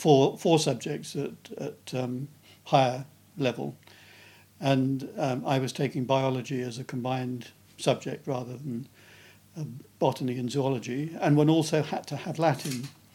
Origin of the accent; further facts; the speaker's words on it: King's Lynn, East of England, United Kingdom; born there; I was born in King's Lynn in Norfolk, 3rd of March 1936.